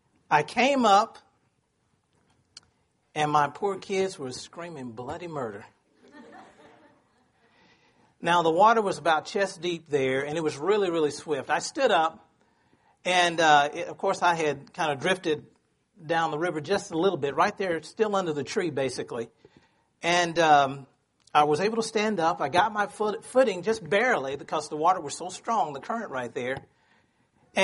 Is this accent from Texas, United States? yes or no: yes; Texas, United States; I grew up in Texas, and I'm a country boy. I used to love going fishing.